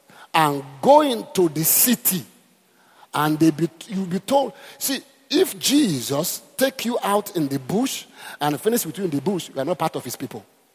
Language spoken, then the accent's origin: English; Côte d’Ivoire; I was born in Ivory Coast. There were these touts in the town where I went to school.